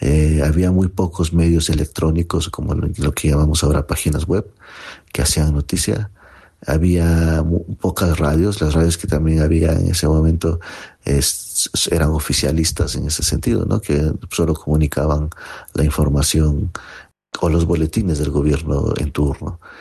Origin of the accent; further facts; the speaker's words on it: Oaxaca, Mexico; soy zapoteco de la Sierra Norte de Oaxaca